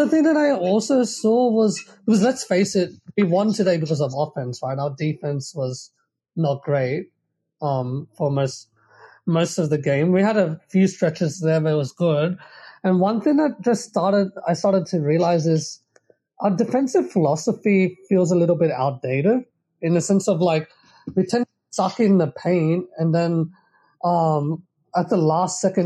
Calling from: Sydney, New South Wales, Australia; So we're coming from Sydney. I live in this place called Olympic Park.

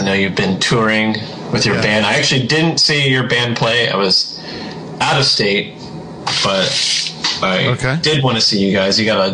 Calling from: Davis, California, United States; I'm in Davis, California. It's right outside of Sacramento.

